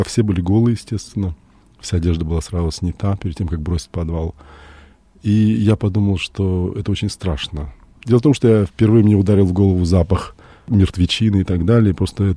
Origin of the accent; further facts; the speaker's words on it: Australia; я не иностранец, вообще-то я из Австралии.